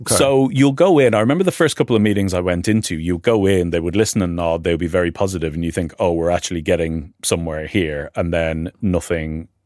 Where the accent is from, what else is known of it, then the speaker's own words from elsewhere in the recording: Dublin, Leinster, Ireland; now in United Kingdom; So I'm from Dublin originally. I came over to the UK.